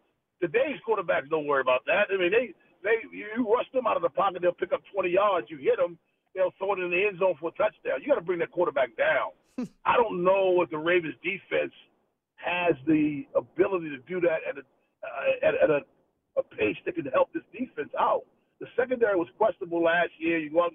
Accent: Baltimore, Maryland, United States; also born or lived in South Carolina; I grew up in Baltimore, but I spent 7 years in South Carolina.

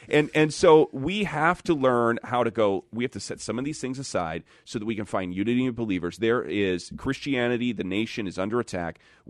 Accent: South Bend, Indiana, United States; You know, I'm from South Bend.

